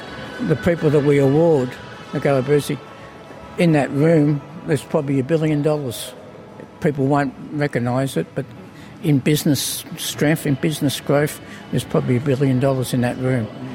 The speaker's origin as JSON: {"language": "English", "country": "Australia", "tie": "born or raised there", "said": "I grew up as an Australian and went to school, spoke good English, had a good job."}